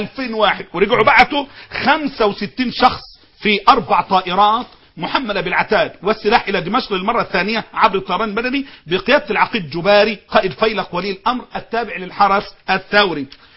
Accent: Egypt; حزب الله ده المصيبة اللي فوتن بالبعض عندنا في مصر وفي بعض الدول.

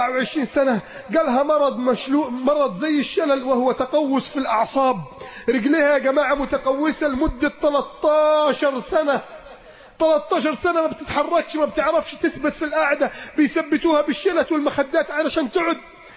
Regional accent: Alexandria, Alexandria Governorate, Egypt; عندنا في اسكندرية

